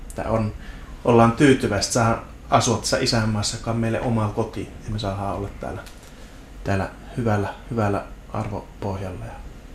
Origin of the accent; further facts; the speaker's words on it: Finnish Lakeland, Finland; now in Oulu, Finland; minä olen järvisuomalainen ihminen, joka tykkää mäistä ja mutkista.